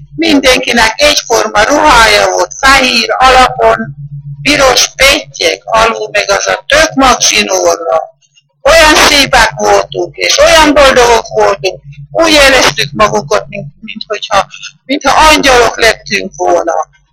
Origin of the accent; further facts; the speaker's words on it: Moča, Nitra Region, Slovakia; Elmondtam … Dunamocsot. Születtem 1921. július 10